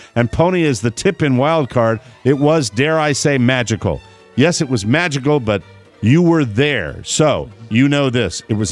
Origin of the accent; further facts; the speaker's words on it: Spokane, Washington, United States; I'm from Spokane.